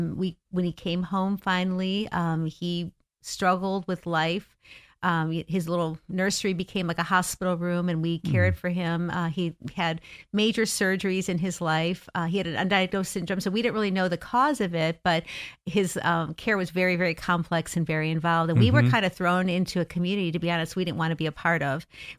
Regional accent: Chicago, Illinois, United States; Yeah, well, I'm a girl from Chicago. I'm a city girl.

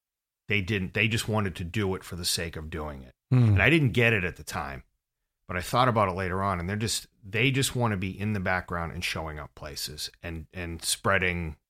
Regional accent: Boston, Massachusetts, United States; as a sports fan, sure, I'm from Boston, I was bummed.

